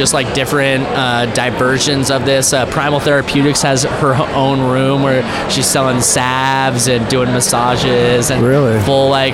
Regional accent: New Mexico, United States; And even in my home state in New Mexico, it's a felony to have, you know, a certain amount of bud.

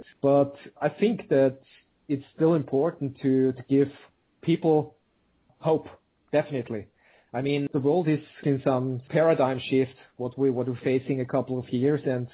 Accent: Austria; I don't think that it's the fact that we come from Austria.

